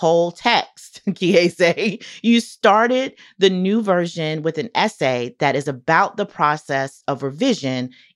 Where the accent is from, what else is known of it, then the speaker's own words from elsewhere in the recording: North Carolina, United States; You're from Mississippi. I'm from North Carolina. We both come from the Black Southern tradition.